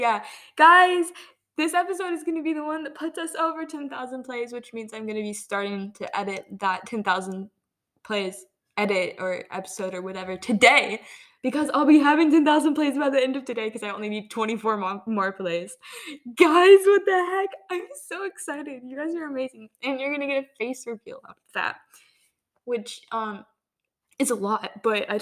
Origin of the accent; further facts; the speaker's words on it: United States; now in Germany; I am not a German citizen. I am American. I am literally moving back to the States.